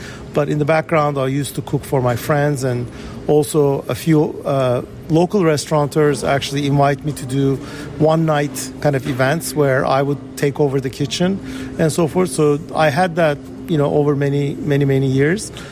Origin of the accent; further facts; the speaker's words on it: Istanbul, Turkey; I grew up in Istanbul, Turkey, from a family that came from southeastern Turkey, which is my mother's side, and my father's side came from the western side near the Greek side.